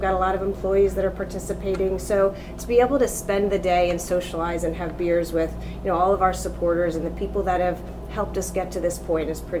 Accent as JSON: {"language": "English", "town": "Pottsville", "region": "Pennsylvania", "country": "United States", "tie": "born or raised there", "said": "we feel very fortunate that we were born and raised in Pottsville. We're sixth generation."}